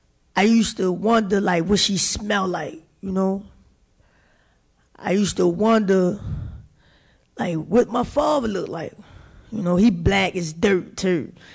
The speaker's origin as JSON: {"language": "English", "town": "Baltimore", "region": "Maryland", "country": "United States", "tie": "born there", "said": "I was born in Baltimore 27 years ago"}